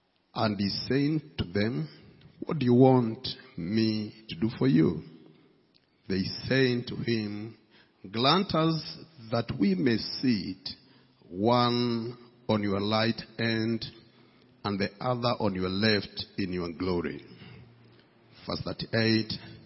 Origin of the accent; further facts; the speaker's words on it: Kenya; I come from Kenya